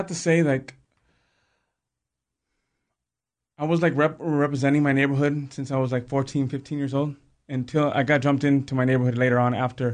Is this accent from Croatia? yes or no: no; West Covina, California, United States; Well, I grew up right here in West Covina, California. I grew up in a home of fallen away Catholics.